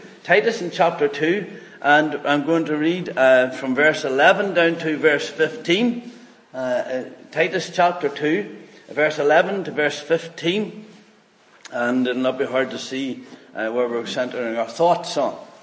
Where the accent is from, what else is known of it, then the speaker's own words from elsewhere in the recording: Monaghan, Ulster, Ireland; now in United Kingdom; I'm originally from Monaghan in the south of Ireland.